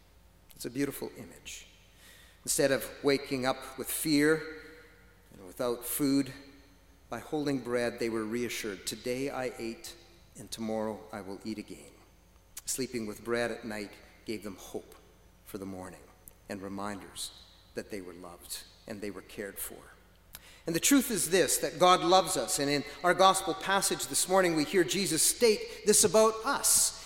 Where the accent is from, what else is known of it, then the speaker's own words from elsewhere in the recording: Moose Jaw, Saskatchewan, Canada; When they realized I was from Moose Jaw, they exclaimed regularly, you came all this way just to watch the game